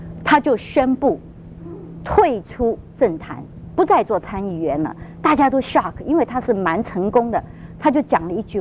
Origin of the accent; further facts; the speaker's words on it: China; 因为我们中国人常常有个美德哈，就是会忍